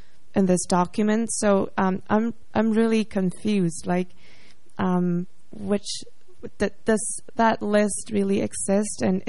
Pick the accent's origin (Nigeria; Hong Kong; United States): Hong Kong; I'm from Hong Kong